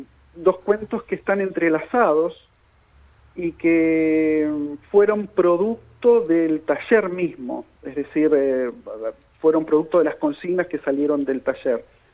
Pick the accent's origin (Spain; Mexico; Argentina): Argentina; Bahía Blanca, Buenos Aires Province; born there; por allá yo nací en Bahía Blanca, o sea que era allá, era puro básquet